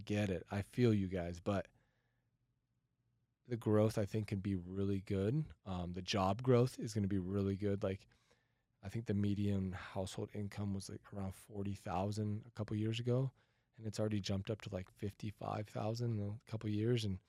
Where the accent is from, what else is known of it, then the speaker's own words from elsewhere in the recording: Santa Ana, California, United States; now in Caldwell, United States; Like, I come from Southern California. Like, I grew up in really close to Santa Ana, California.